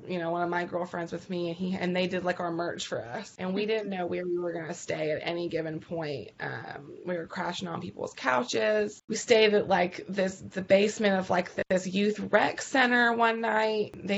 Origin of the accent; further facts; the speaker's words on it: Gulfport, Mississippi, United States; And I'm from originally like Gulfport, Biloxi, Mississippi area, the Gulf Coast. Really close to, like, it's in between New Orleans and Mobile, Alabama